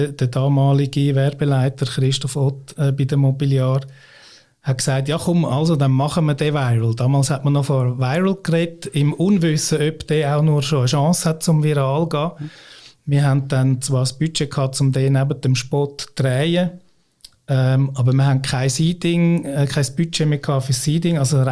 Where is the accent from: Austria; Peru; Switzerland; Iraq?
Austria; ich bin eben Österreicher